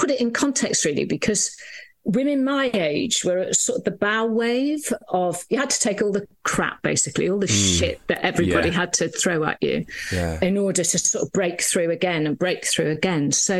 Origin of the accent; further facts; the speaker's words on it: Wales, United Kingdom; So I grew up in North Wales, she says, pointing towards North Wales, which means nothing to anybody watching.